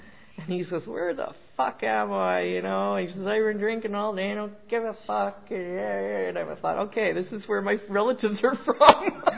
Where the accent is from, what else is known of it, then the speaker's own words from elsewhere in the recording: Pointe-Claire, Quebec, Canada; I grew up on the West Island in Point Claire, and already my upbringing was schizophrenic. You know, I was in an English community and I went to French school.